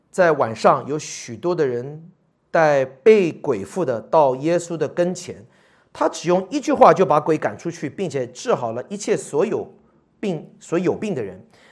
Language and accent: Chinese; United States; Chinese is a second language; 美国人是很土，所以我是老美